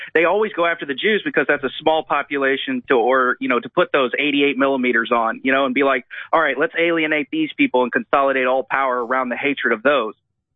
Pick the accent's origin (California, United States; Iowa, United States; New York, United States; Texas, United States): Texas, United States; Like, I'm from Texas. We deal with cartels in the schools.